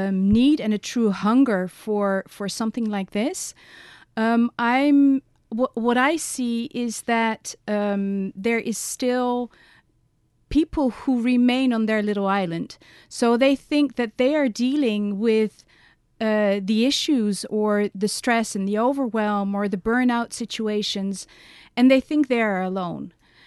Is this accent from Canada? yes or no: no; Netherlands; now in Ireland; I'm originally from Holland.